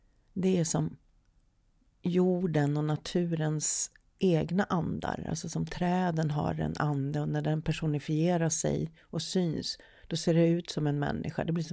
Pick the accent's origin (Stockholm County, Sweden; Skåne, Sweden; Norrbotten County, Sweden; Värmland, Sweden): Skåne, Sweden; Malmö; Jag är ursprungligen från Malmö